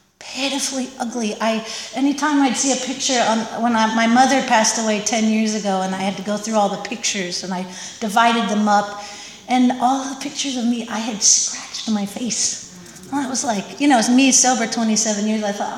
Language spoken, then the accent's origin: English; Santa Barbara, California, United States; I grew up in Santa Barbara in surf culture, and my dad surfed, and I have a lot of joyful memories of my childhood